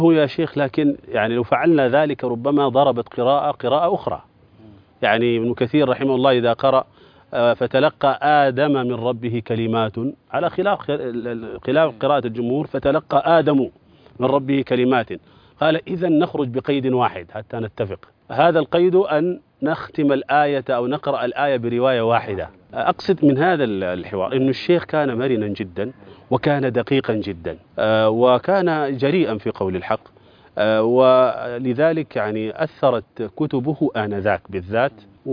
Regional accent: Mecca, Makkah Province, Saudi Arabia; وأنا في مكة، أنا عشت طفولتي في مكة

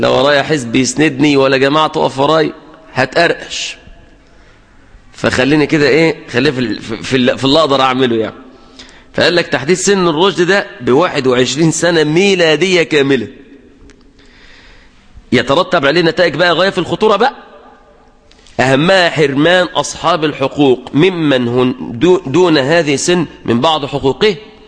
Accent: Egypt; يعني الشباب والبنات هنا بيبلغوا في البلد عندنا في مصر

